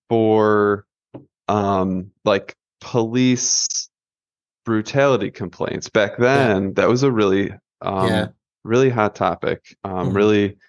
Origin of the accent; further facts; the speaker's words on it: Midwest, United States; Sure. I'm a Midwesterner at heart.